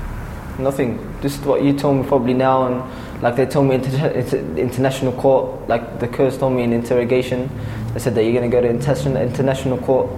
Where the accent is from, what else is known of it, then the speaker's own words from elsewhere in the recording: Australia; Of course, because it's my country. I'm Australian. I was born in Australia. I studied in Australia. It's my only home, Australia.